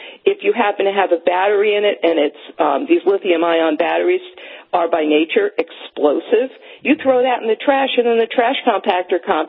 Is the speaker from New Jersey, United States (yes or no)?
yes; New Jersey, United States; So the last bill that was filed in June in my home state of New Jersey